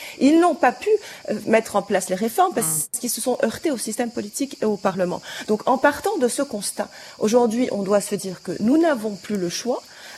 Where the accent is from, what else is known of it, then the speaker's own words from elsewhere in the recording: Lebanon; ça fait 20 ans qu'on est privé d'État, qu'on n'a pas de services de base